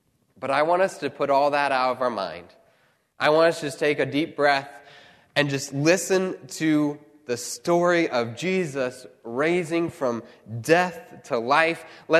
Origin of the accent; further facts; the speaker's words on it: Midwest, United States; And I'm from the Midwest, and so hills don't always work that well with me, right?